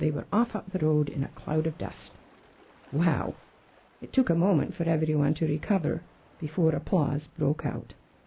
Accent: Scotland, United Kingdom; Being a Scot, it was a wedding I wish we had seen.

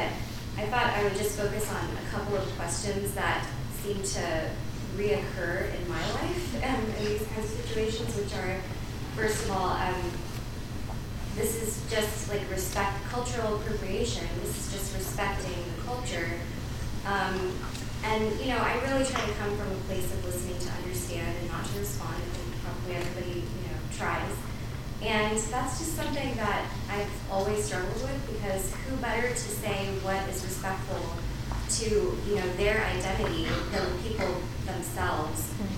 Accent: California, United States; moved away as an adult; I moved here a year and a half ago, I'm from California originally

